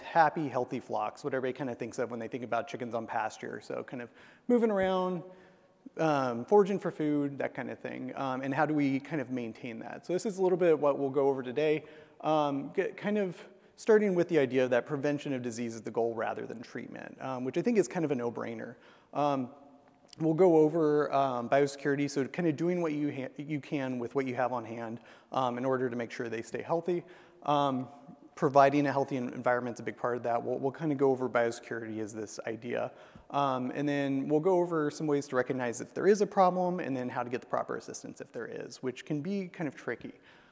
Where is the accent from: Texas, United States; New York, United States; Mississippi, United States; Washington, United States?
Texas, United States; also born or lived in Iowa; I'm from Texas originally, but have bounced back and forth between Texas and Iowa